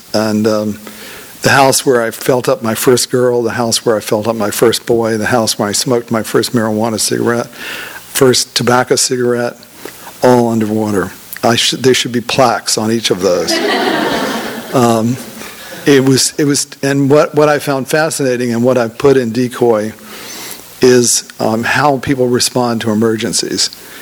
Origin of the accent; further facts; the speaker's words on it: Rocky Mount, North Carolina, United States; My hometown, Rocky Mount, North Carolina, lost a quarter of its real estate to a flood in 1999, the Hurricane Floyd flood.